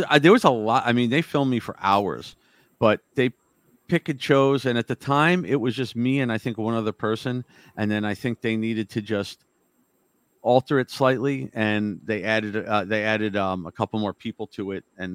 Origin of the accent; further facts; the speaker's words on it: New Jersey, United States; I'm from New Jersey. And so many times when I was younger, they were lecturing up, you know, in Connecticut area and stuff.